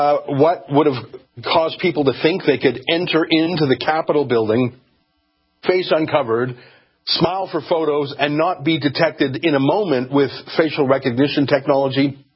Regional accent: Canada; As a Canadian, I want to defer to you and my other American friends.

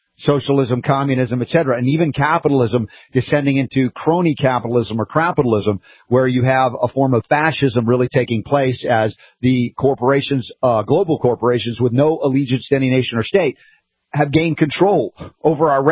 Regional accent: Georgia, United States; I grew up in Georgia for 30 years and definitely learned about grits then because I was a northerner for my first 6 years of life.

